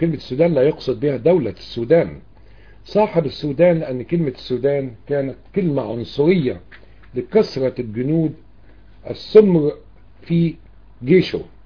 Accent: Egypt; أنا ليس عربي إطلاقا، أنا ابن مصر فعلا لكن ليس عربي.

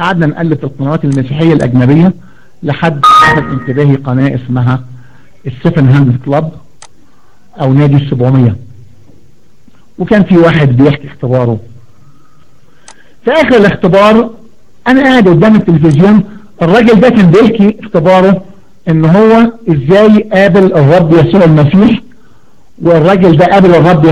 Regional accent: Egypt; عيد الثورة عندنا في مصر 23/7

